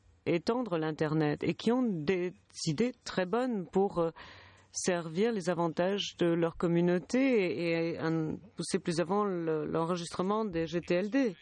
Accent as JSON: {"language": "French", "country": "Malawi", "said": "Je viens du Malawi."}